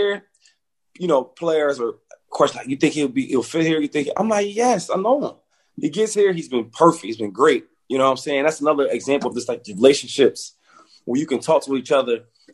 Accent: Harrisburg, Pennsylvania, United States; And that's like a hometown thing for me because I'm from Harrisburg. And it's like an hour away, you know.

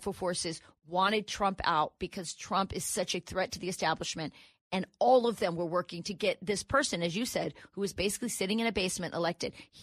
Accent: Wisconsin, United States; And by the way, I'm from Wisconsin. Everyone in Wisconsin understands what happened with the Zuckerbucks in Wisconsin.

